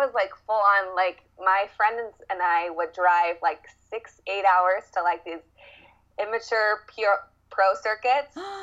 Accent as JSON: {"language": "English", "region": "Idaho", "country": "United States", "tie": "born or raised there", "lives_now": "Salt Lake City, United States", "said": "So I'm currently living in Salt Lake City. I'm from Idaho, little country, backwoods a little bit, rodeoed in high school, grew up on a ranch. So I'm from Idaho."}